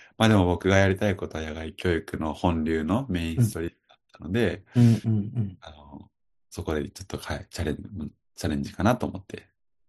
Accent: Toyama, Japan; 大学院を卒業して、地元の富山に戻って、教員になったんですけど、

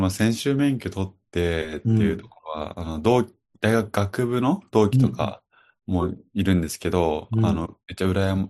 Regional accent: Toyama, Japan; 大学院を卒業して、地元の富山に戻って、教員になったんですけど、

